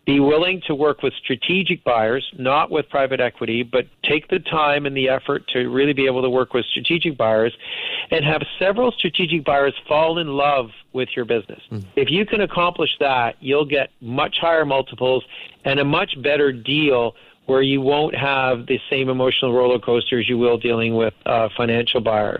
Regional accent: Canada; now in Tokyo, Japan; I'm Canadian originally. I mean, I live globally now. I'm talking to you from Tokyo, Japan right now.

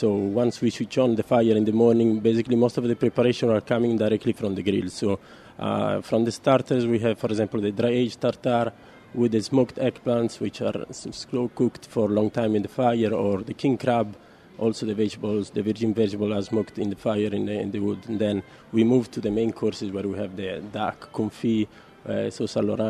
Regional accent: Sardinia, Italy; I'm from Italy. I'm originally from Sardinia.

